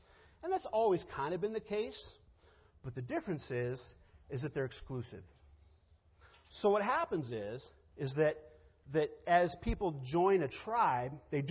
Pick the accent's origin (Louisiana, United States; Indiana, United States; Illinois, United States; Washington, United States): Washington, United States; Spokane; some of the things I saw when I was growing up in Spokane and that kind of thing